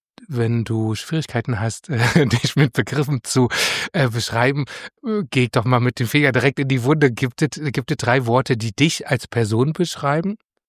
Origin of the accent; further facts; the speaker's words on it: Berlin, Germany; ich bin in Marzahn groß geworden, und zwar nicht in einer Plattenbauwohnung